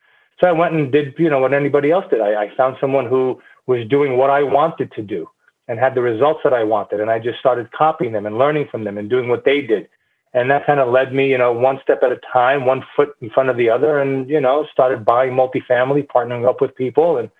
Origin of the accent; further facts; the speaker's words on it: New York, United States; So, born and raised in New York to immigrant family. I like to say we spoke two languages at home, English and bad English.